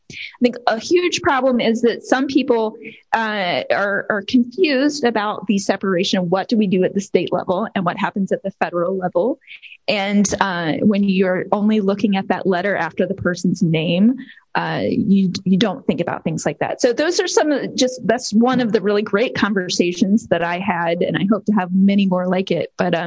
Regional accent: Shenandoah Valley, Virginia, United States; I grew up in the Shenandoah Valley. I've been a rural Virginian my entire life.

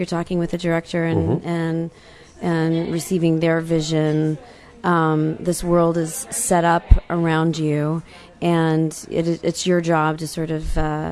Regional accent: Virginia, United States; So, I grew up in Virginia, went to Cal Arts to study theater.

